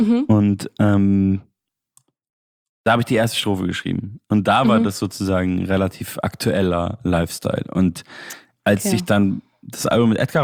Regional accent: Munich, Bavaria, Germany; Ich komme ja eigentlich aus München

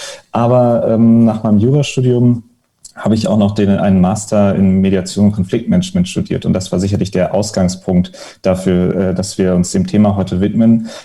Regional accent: Japan; ich bin im Ausland aufgewachsen, in Japan in dem Fall sicherlich eine ganz andere Kultur

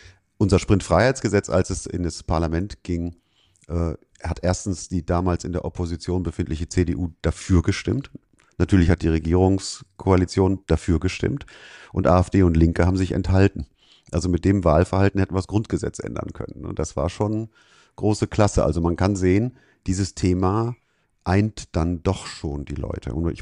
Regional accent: Pegau, Saxony, Germany; also born or lived in Leipzig; ich bin in der DDR geboren, in Leipzig, hinter der Mauer. Und habe in einer kleinen Stadt im Süden von Leipzig, in Pegau, meine ersten 10 Jahre verbracht.

